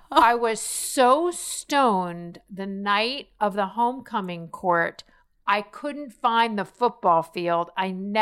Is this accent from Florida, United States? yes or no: yes; Miami Beach, Florida, United States; So if you had the right haircut, and I grew up in Miami Beach, so you had to have, it was like a trifecta of things.